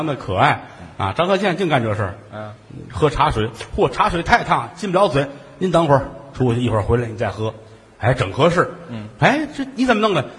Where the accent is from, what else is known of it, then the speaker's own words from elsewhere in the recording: Shenyang, Liaoning, China; 我是沈阳人